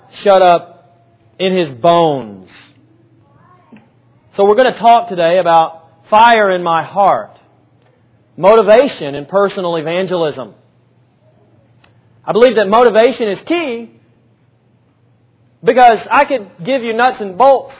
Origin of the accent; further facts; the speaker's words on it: Alabama, United States; And my wife is from Tampa, and I'm from North Alabama.